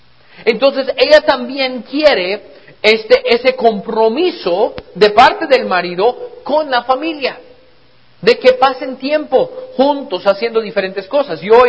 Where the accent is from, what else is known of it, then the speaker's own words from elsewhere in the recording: United States; son importantes para nosotros siendo norteamericanos